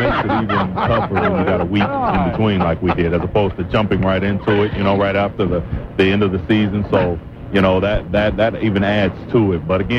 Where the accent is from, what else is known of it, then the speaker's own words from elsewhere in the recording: Kansas, United States; I'm from Kansas.